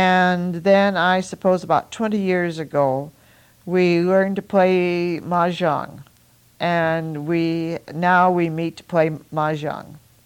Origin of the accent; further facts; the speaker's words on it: Beaverton, Oregon, United States; I grew up in Beaverton when it was such a very small town, and my folks had played such a start in building it.